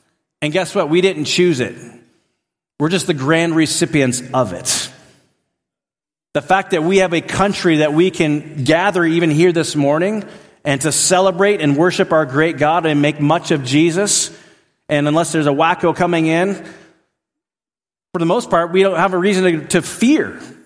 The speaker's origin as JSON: {"language": "English", "region": "Alaska", "country": "United States", "tie": "born or raised there", "said": "It had been 10 years since I have gone back to my where I was raised in Alaska and kind of seen my own stomping ground."}